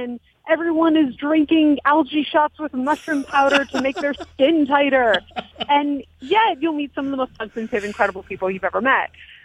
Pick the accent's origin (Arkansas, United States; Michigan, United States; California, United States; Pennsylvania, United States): California, United States; Los Angeles; I'm an Angeleno. I grew up in Los Angeles